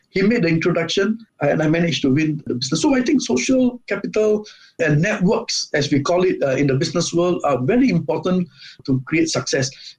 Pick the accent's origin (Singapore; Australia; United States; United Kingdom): Singapore; Now, I'm a Singaporean.